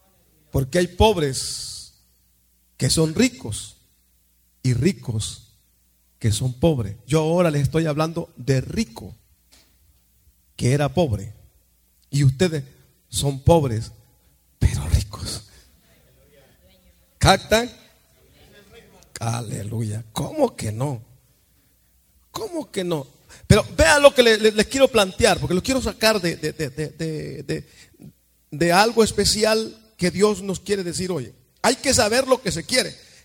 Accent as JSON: {"language": "Spanish", "country": "El Salvador", "said": "¿Sabe usted dónde yo soy, va? De allá de ese lugar, de El Salvador."}